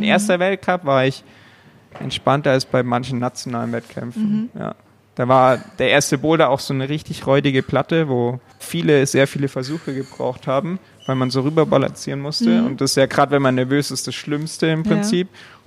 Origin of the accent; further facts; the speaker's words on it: Bavaria, Germany; Also ich komme aus dem Allgäu.